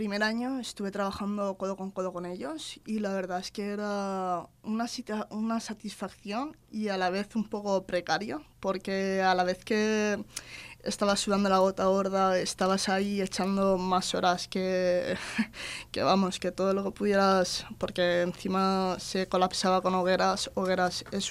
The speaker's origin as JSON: {"language": "Spanish", "town": "Alicante", "region": "Valencian Community", "country": "Spain", "said": "soy de Alicante."}